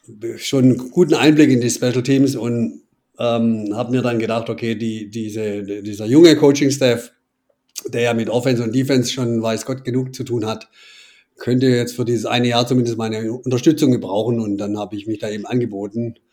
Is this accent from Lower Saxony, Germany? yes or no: no; Schwäbisch Hall, Baden-Württemberg, Germany; machen alle. … hört sich auch für mich sehr komisch an. 58 Jahre alt, geboren, aufgewachsen in Schwäbisch Hall.